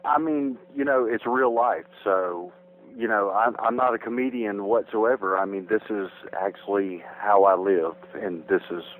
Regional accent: Greenville, South Carolina, United States; Greenville, South Carolina.

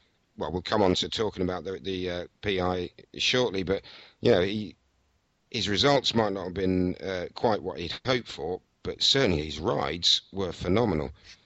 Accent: United Kingdom; And as a Brit, I'm just sad to see

